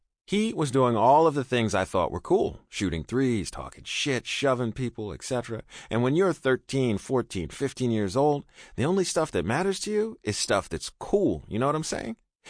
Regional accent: San Antonio, Texas, United States; I grew up in San Antonio

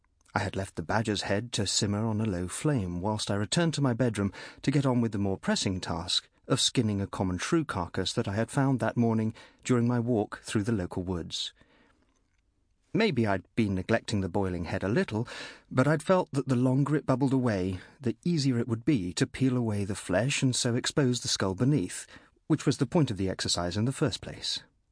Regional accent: Nairobi, Kenya; born there; I was born in Nairobi, Kenya, on the 27th of December 1962.

